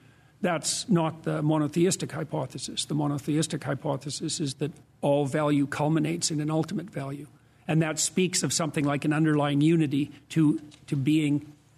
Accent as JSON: {"language": "English", "country": "Canada", "said": "Well, first of all, as you pointed out, I'm Canadian"}